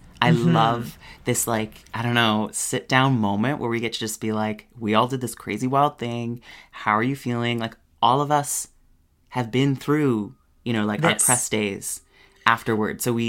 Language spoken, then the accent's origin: English; Canada; We get asked this a bit, being Canadian queens.